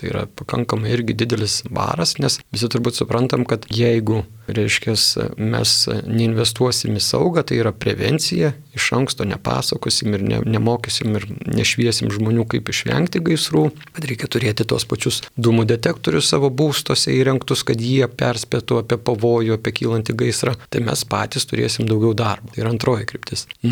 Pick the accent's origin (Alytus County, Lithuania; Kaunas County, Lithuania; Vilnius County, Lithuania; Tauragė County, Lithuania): Vilnius County, Lithuania; pats esu iš Vilniaus regiono, darbuojuosi Vilniuje